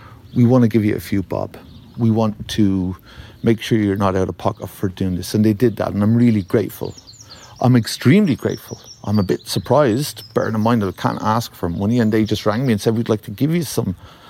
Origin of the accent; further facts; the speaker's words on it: Ireland; I can't do two things extremely well as an Irishman.